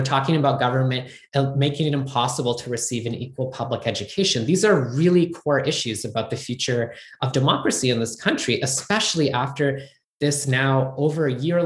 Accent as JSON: {"language": "English", "region": "Pennsylvania", "country": "United States", "said": "certainly the confirmation of Dr. Levine from my home state of Pennsylvania is a really welcome one."}